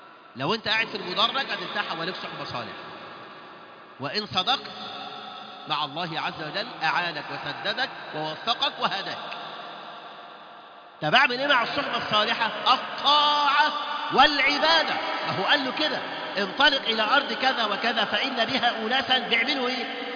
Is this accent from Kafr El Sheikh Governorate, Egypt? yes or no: no; Mansoura, Dakahlia, Egypt; كان عندنا في المنصورة وأعرفه معرفة شخصية